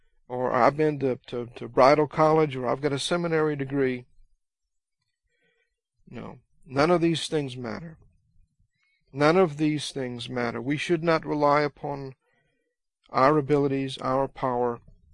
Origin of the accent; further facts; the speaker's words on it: United States; But I like being an American. I like living as an American.